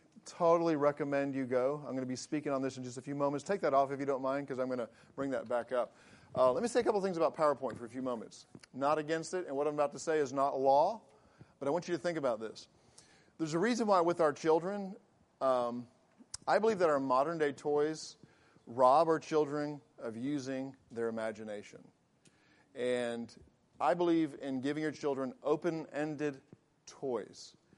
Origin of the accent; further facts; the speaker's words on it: England, United Kingdom; it was really easy for me to get into that accent growing up in England. As you can tell, I grew up in England, can't you? So, but being in a military family, you adapt to the culture that you're in.